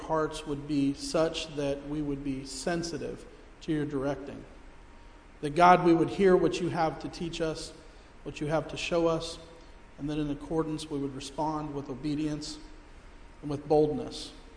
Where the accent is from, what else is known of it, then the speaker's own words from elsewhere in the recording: Melbourne, Florida, United States; also born or lived in Springfield, Ohio; I was born in Springfield, Ohio. This will be a little ironic later on. And then I came here about a year after I was born and grew up in Melbourne, Florida.